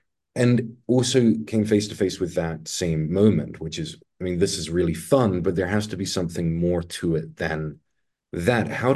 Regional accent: Auckland, New Zealand; I'm from Auckland.

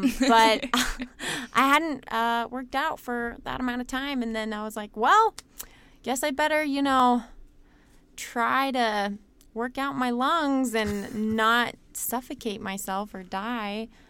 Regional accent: Missouri, United States; I'm from Missouri.

